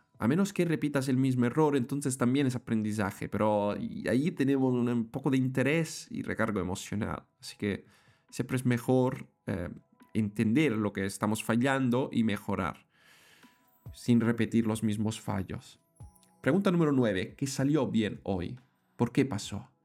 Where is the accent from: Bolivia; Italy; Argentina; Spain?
Italy; Spanish is a second language; soy italiano